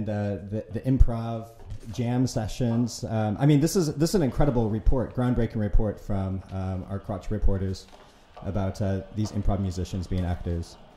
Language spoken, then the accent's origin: English; Seattle, Washington, United States; now in Prague, Czechia; I came from Seattle, and Seattle is maybe known for a lot of grunge music